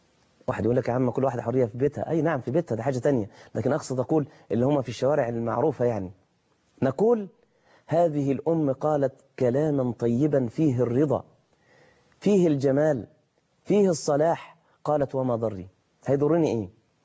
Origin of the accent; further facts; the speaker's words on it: Mansoura, Dakahlia, Egypt; زي ما بتقال عندنا في المنصورة مثلا